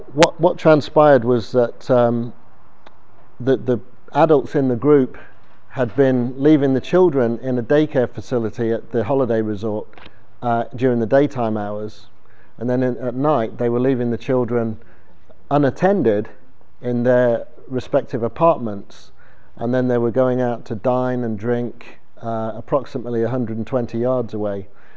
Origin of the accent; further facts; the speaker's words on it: United Kingdom; moved away as an adult; I'm British. I moved here 4 years ago